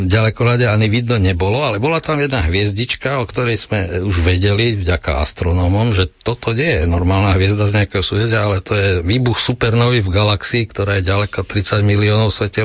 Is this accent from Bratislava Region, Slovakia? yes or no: no; Michalovce, Košice Region, Slovakia; Tak ja pochádzam od Michaloviec